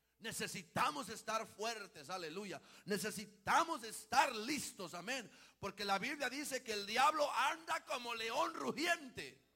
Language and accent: Spanish; Honduras; bueno, los que viven en Honduras, nosotros seguimos siendo hondureños.